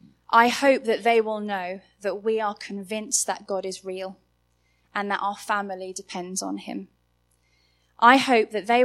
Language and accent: English; South East England, United Kingdom; now in Coventry, United Kingdom; Both Pete and I come from Kent, so our own families are 3 hours away